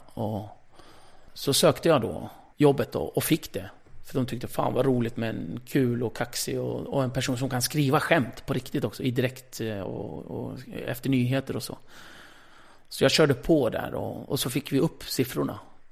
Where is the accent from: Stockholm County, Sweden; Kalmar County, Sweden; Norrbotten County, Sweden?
Stockholm County, Sweden; Rinkeby; jag är från Rinkeby